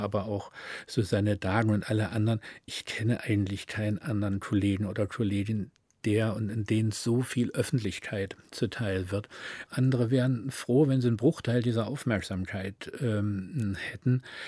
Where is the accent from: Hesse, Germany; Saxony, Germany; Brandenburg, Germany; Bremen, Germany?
Saxony, Germany; Dresden; accent: Saxon; Ich bin halt ein Dresdner, ich bin da aufgewachsen und ich bin eben zweisprachig aufgewachsen.